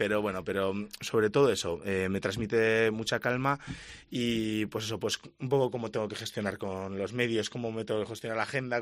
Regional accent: Basque Country, Spain; yo soy del barrio de Adurza

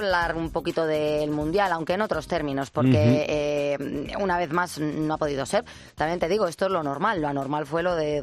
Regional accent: Galicia, Spain; yo le diría como gallego que cuatro goleadores gallegos no ha llevado a ninguno

